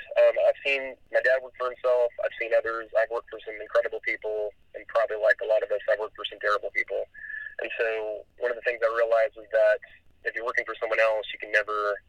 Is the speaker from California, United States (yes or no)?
yes; California, United States; also born or lived in San Antonio, United States / Austin, United States; I was born in San Antonio, Texas, but spent a good part of my early life in Orange County, California, around the Laguna Niguel area, and then moved back to Texas or to Austin as a teenager